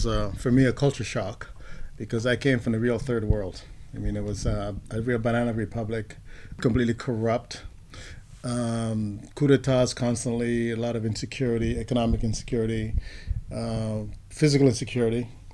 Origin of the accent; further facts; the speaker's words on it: Panama; first language Spanish; English is a second language; moved away; He came from Spain and from Madrid, and I was from Panama. We spoke the king's English, as it were, Spanish.